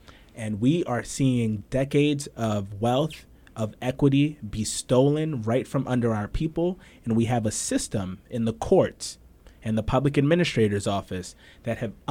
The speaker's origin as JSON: {"language": "English", "town": "Brooklyn", "region": "New York", "country": "United States", "tie": "born or raised there", "said": "I was born and raised in Central Brooklyn. I am the son of two immigrants. Both of my parents are from Costa Rica"}